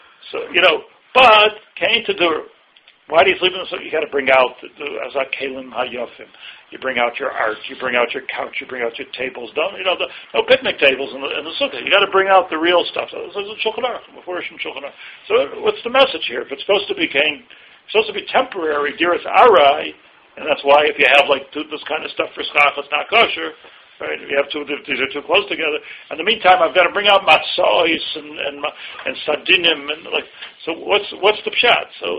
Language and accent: English; Buffalo, New York, United States; I grew up in Buffalo, New York. Snow in the sukkah every day.